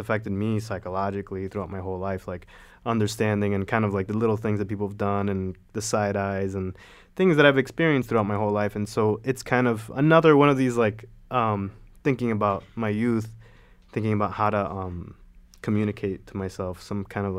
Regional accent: Florida, United States; I grew up speaking Spanish and English my whole life. And growing up in South Florida, like, everybody I grew up with, most of everyone was from somewhere in Latin America.

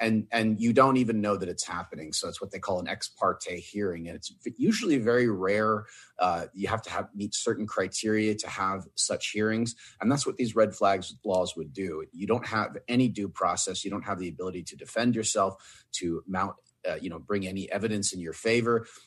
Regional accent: Texas, United States; led by Senator John Cornyn of Texas, which is my home state.

